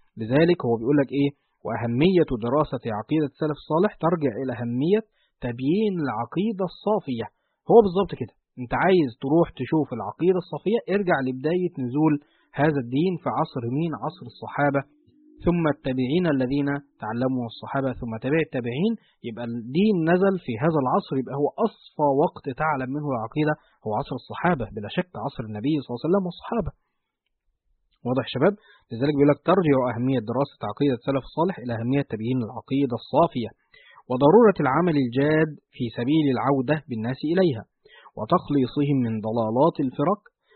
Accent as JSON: {"language": "Arabic", "country": "Egypt", "said": "المصب بتاعه هو عندنا في مصر في دمياط أو رشيد، صح كده؟"}